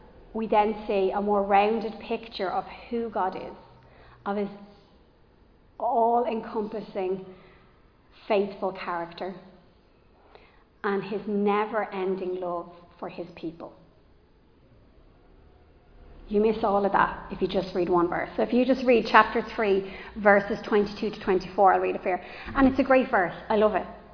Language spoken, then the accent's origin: English; Bray, Leinster, Ireland; now in Greystones, Ireland; Now, I'm from Bray. I currently live in Greystones, but I'm from Bray.